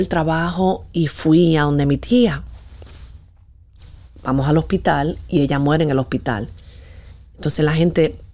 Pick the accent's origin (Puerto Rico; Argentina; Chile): Puerto Rico; born there; Nací en Puerto Rico.